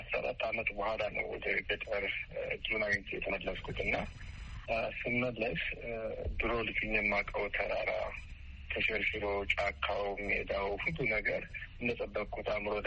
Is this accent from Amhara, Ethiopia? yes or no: no; Addis Ababa, Ethiopia; also born or lived in West Gojjam; ምዕራብ ጎጃም ደጋ ዳሞት ወረዳ ነው የተወለድኩት። ጣመ ጊዮርጊስ የሚባል ቤተክርስቲያን አለ እዛ አካባቢ። በስምንት ዓመቴ ወደ አዲስ አበባ ወንድሞች አመጡኝ